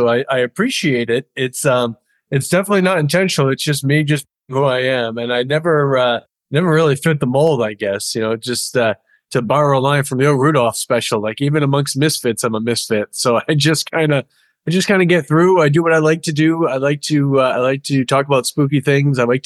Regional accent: Rhode Island, United States; But I started just exploring, growing up in New England, exploring on my own, going out with friends, meeting people after work.

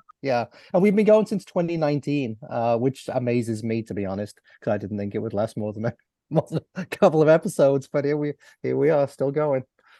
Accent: Chicago, Illinois, United States; Okay, well, it's I'm from Chicago area.

